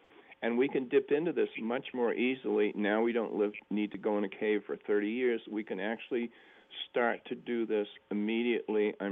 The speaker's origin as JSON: {"language": "English", "region": "New England", "country": "United States", "tie": "born or raised there", "said": "Well, you know, I grew up in New England, and the weather's nasty there"}